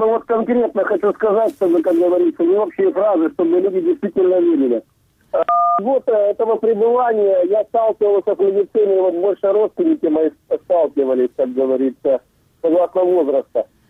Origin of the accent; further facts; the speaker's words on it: Sevastopol, Ukraine; Мне 49 лет, я родился в Севастополе. Я наполовину русский, наполовину украинец. То есть для меня этот город был родным.